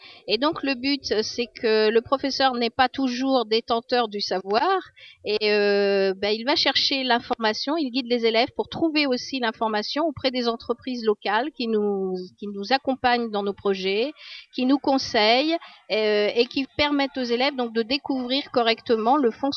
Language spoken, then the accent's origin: French; Centre-Val de Loire, France; Les parents, nous on vient de l'Indre, donc c'est un peu loin